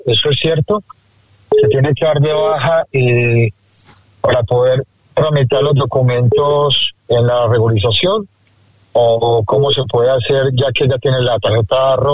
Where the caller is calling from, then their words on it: Fuenlabrada, Community of Madrid, Spain; de Fuenlabrada.